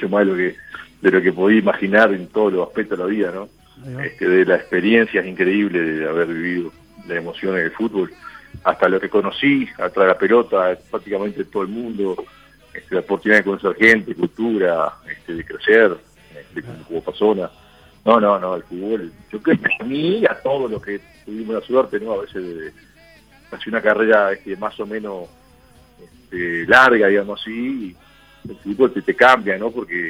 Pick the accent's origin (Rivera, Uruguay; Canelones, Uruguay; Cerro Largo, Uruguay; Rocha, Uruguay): Canelones, Uruguay; Yo soy de Canelones, pero en realidad ahí de la de Violeta, que es la zona rural ahí de Canelones.